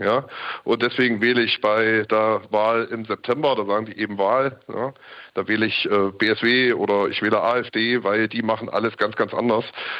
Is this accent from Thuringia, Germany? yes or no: yes; Thuringia, Germany; über die Zukunft meiner Heimat entscheide ich als Thüringer schon selber